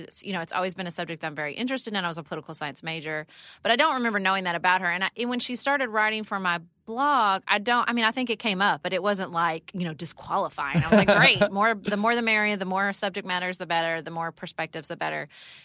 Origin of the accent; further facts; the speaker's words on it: Paducah, Kentucky, United States; also born or lived in Washington, D.C.; And I moved back to Paducah, Kentucky, my hometown.